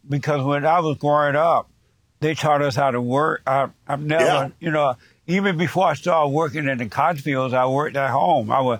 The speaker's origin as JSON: {"language": "English", "region": "Alabama", "country": "United States", "tie": "born or raised there", "said": "I grew up in Alabama. I don't know if you know that, but I grew up in Alabama."}